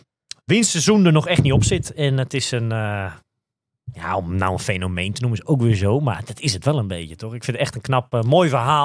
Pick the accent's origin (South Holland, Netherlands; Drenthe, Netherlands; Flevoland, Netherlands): Flevoland, Netherlands; Almere; Ik kom zelf natuurlijk uit Almere.